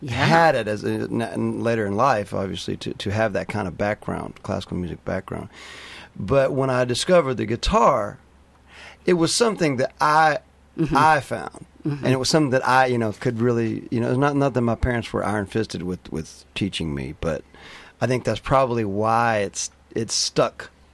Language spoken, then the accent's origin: English; North Carolina, United States; As I said, I grew up in North Carolina. Both of my parents are classical music teachers.